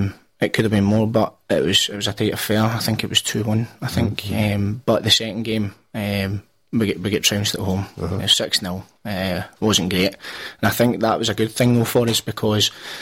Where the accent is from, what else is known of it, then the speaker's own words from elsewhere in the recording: Greenock, Scotland, United Kingdom; Do you fancy coming to Greenock, my hometown? So it was a no-brainer.